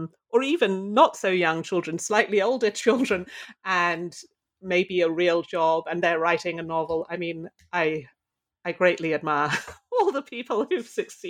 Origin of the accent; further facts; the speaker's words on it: London, United Kingdom; And my mother was Irish. And although I grew up in London, she kept her Irish passport all her life.